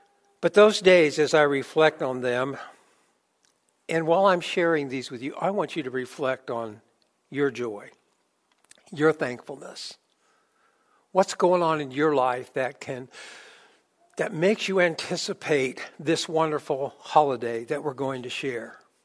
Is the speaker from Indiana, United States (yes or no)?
yes; Remington, Indiana, United States; also born or lived in Farmer City, Illinois; When we were children growing up, we moved from Farmer City, Illinois to Remington, Indiana. And as a child, that was about 50 light years away from civilization and from the family that we loved.